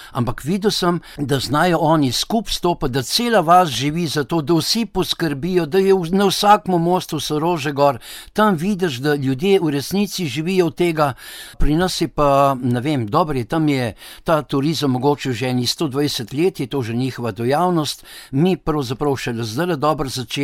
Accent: Canada; Ne, jaz sem pa iz Kanade.

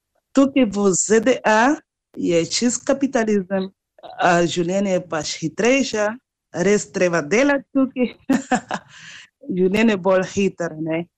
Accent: Havana, Cuba; born there; Slovenian is a second language; Rojena sem na Kubi, Havani.

